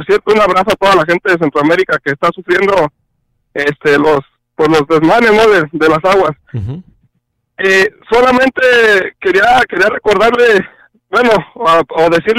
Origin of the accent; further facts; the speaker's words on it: Mexico; Les recuerdo, yo soy mexicano